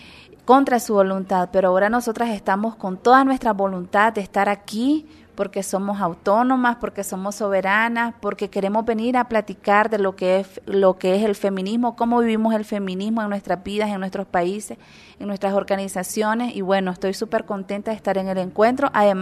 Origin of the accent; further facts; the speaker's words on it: Nicaragua; vengo de Nicaragua